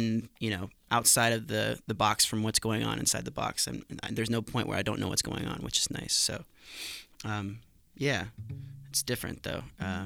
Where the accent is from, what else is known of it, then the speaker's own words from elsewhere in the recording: Sacramento, California, United States; also born or lived in Seattle / Ohio / Texas; Yeah, I was born in Seattle and started my childhood and was raised most of my childhood in Sacramento, California. And then my family moved to Ohio, and I moved to Texas